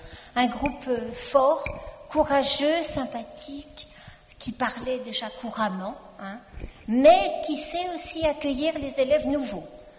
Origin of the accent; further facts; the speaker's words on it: France; Bon, on est français, donc on a un peu de mal à parler